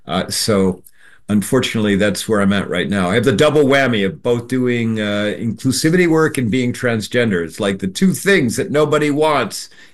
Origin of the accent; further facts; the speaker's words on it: Cedar Rapids, Iowa, United States; I grew up in Cedar Rapids